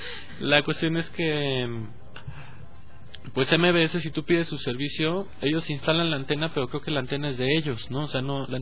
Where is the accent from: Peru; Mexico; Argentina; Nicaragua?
Mexico; pues con lo bien administrados que somos los mexicanos